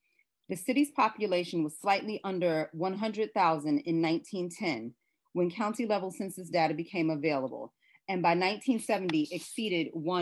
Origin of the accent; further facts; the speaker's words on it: New York City, New York, United States; I have a whole section on Harlem because I'm from Harlem.